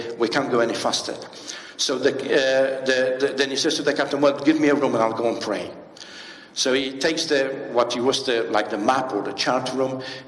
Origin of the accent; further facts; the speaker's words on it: Romania; English is a second language; I grew up in Romania. I've seen a lot of orphanages. I've seen many more orphans.